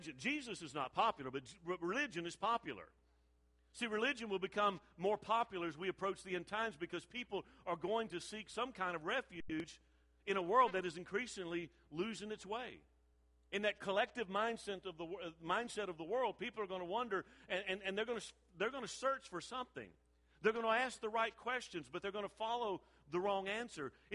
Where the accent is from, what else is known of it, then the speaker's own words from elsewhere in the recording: Mobile, Alabama, United States; I grew up on the Gulf Coast there in Mobile